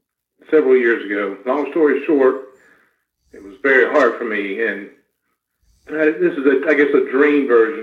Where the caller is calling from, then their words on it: Cleveland, Georgia, United States; We're calling back from Cleveland, Georgia.